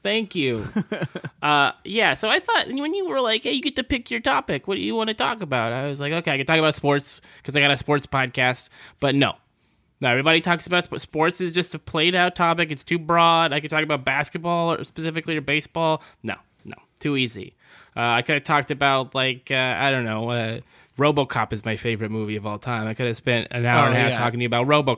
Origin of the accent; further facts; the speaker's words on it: California, United States; Yeah, you know, I grew up in California where it's quite casual. Where people wear shorts and things all the time.